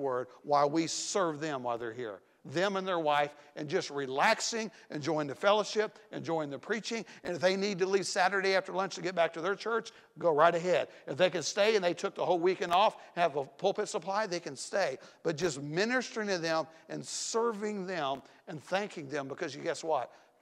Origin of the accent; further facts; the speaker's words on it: Tennessee, United States; And I always say, well, I'm from Tennessee.